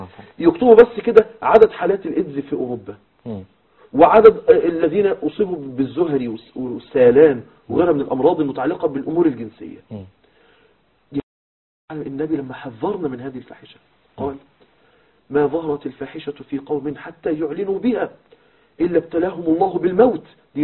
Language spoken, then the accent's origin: Arabic; Mansoura, Dakahlia, Egypt; والله مشهد حصل عندنا في المنصورة.